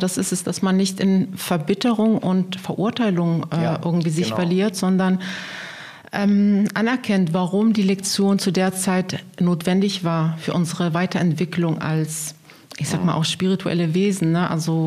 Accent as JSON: {"language": "German", "region": "Berlin", "country": "Germany", "tie": "born or raised there", "also_born_or_lived": "Lebanon", "said": "Ich komme aus Berlin, aber ursprünglich aus Libanon und lebe schon seit der frühesten Kindheit hier."}